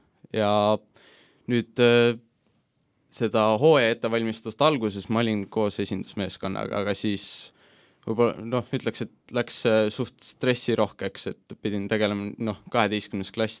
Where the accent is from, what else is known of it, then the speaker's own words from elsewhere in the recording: Tallinn, Harju County, Estonia; olen Tallinnast pärit , Tallinna oma ja kummaline , kui see ka ei ole , olen , elan Lillekülas kogu oma elu . et Lilleküla poiss mängib Levadias